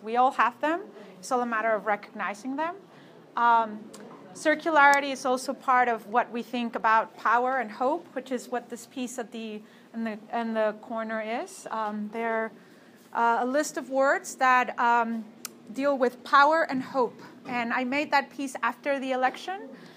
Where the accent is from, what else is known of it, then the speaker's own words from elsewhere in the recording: Mexico; I'm originally from Mexico.